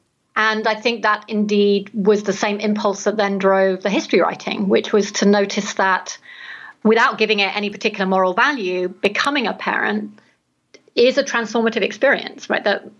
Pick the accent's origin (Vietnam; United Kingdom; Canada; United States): United Kingdom; England; I think in being English, I come from a culture that has different contemporary expectations about what it is to be a parent